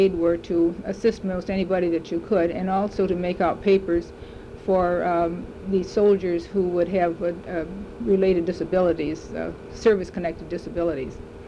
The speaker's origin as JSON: {"language": "English", "town": "Eaton Rapids", "region": "Michigan", "country": "United States", "tie": "born or raised there", "said": "I was born in Eaton Rapids, Michigan, which is about 20 miles from here. I graduated from high school in Eaton Rapids"}